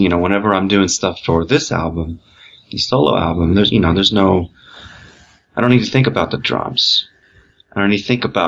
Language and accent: English; United States; Well, I am definitely American, but so I understand.